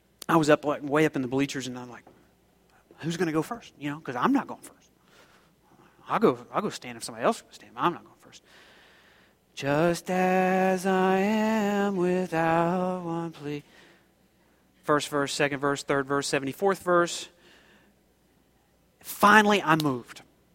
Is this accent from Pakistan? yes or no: no; Oklahoma, United States; Now, I grew up in Oklahoma, so the big thing in Oklahoma was country and western music.